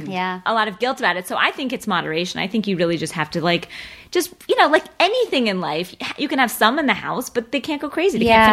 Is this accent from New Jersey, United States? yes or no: no; Florida, United States; also born or lived in Atlanta, United States; I grew up in Atlanta and then Florida. In Atlanta, there weren't so many Jews at the time.